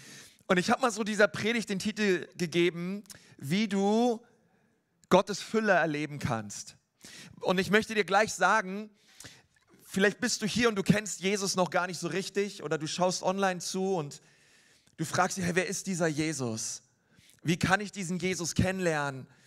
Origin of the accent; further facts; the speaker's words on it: Nuremberg, Bavaria, Germany; Ich komme ja aus Nürnberg, auch von unserer Ecclesia Church.